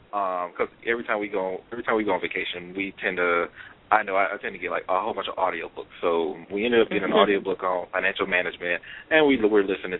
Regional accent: Laurel, United States; Lauren is actually named after our hometown, Laurel. So, yes. So, Laurel is my hometown

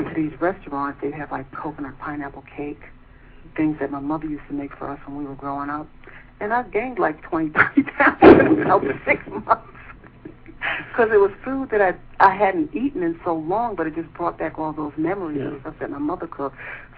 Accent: New York, United States; now in Durham, United States; I'm a city girl. I've always lived in the city. I was born and raised in New York.

